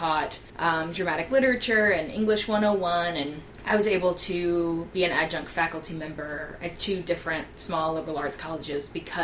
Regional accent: Louisiana, United States; now in Chicago, United States; So I'm from Louisiana, like both of you guys, and I went to LSU, like both of you guys.

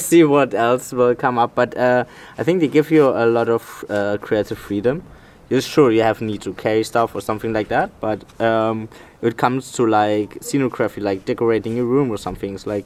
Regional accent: Germany; English is a second language; I'm from Germany

